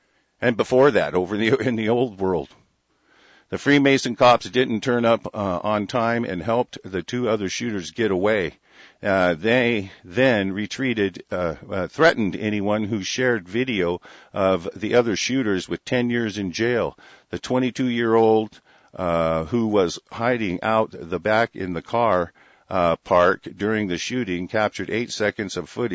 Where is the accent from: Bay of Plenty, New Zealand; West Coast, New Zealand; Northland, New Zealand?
West Coast, New Zealand; Westport; Mike is from my hometown of Westport.